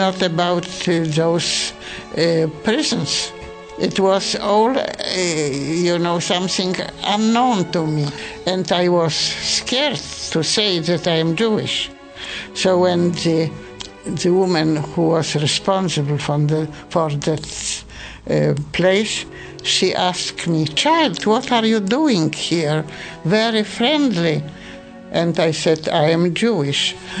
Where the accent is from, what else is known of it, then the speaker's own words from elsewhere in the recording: Germany; English is a second language; moved away; I came to Auschwitz on a regular train because I came from Germany and not from a ghetto.